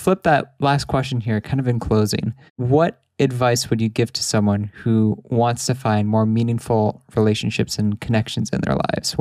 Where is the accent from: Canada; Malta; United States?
Canada; West Coast; Yeah, West Coast, which means it's 2 p.m. for me